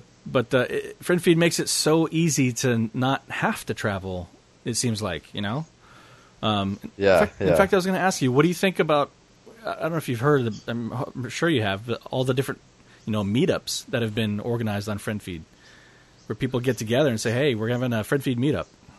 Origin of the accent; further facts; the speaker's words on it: Hawaii, United States; I'm from Hawaii, but and I brought some of the stuff with me.